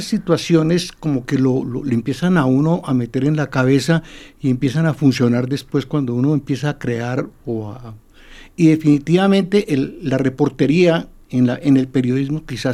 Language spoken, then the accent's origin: Spanish; Colombia; creo que realmente soy el único colombiano que ha publicado tantos libros